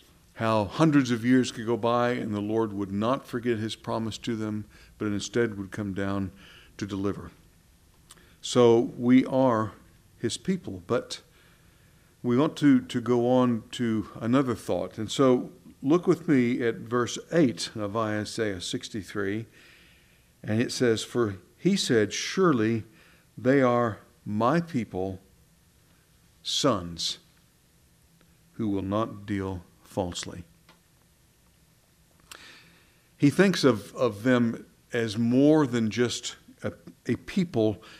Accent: Texas, United States; I thought, oh, come on. We're from Texas. And she went on about how much she loved our accent.

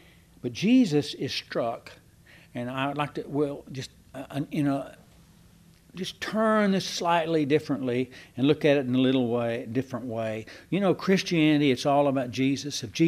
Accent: Texas, United States; That we're alike? We're all from Texas? Or that we're all from East Texas? Or we all say, y'all?

